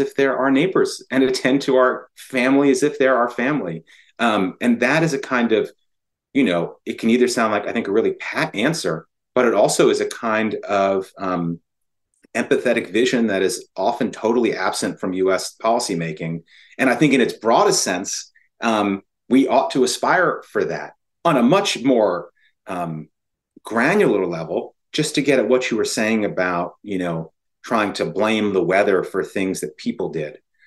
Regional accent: Connecticut, United States; also born or lived in New Orleans; You know, I lived in New Orleans for 10 years. I'm not African-American, nor was I. I'm from Connecticut

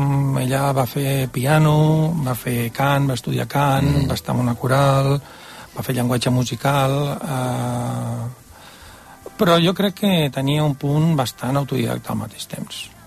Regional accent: Barcelona, Catalonia, Spain; nosaltres som de Barcelona, però estiuegem a Palautordera.

